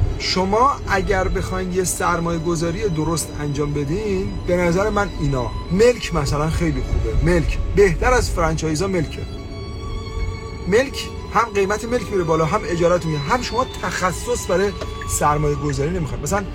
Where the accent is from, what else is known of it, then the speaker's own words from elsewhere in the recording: Iran; now in Europe; به عنوان یه ایرانی که کارآفرینه اینجا موفقه